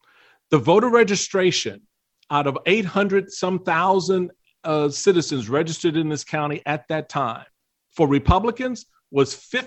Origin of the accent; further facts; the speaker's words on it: Washington, District of Columbia, United States; I joined the party when I was 17. I grew up in Washington, D.C.